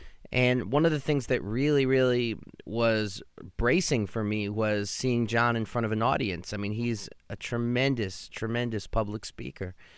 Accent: New York City, New York, United States; And I'm from New York City.

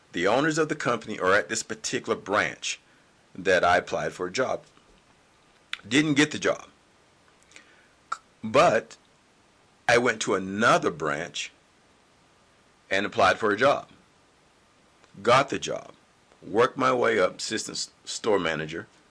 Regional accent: the South, United States; now, mind you, I'm from the South, and I realized something with people

